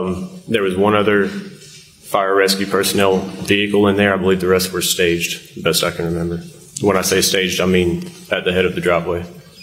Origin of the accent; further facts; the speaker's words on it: South Carolina, United States; Sure. I grew up in Collegiate County, went to Collegiate County High School, went to college at Tri-County Technical College, where I studied criminal justice.